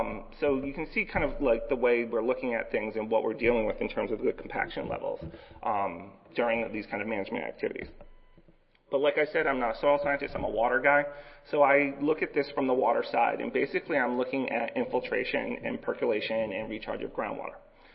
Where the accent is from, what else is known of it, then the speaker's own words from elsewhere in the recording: Northeast, United States; because I grew up in the Northeast and I grew up with a large family, I tend to talk very fast.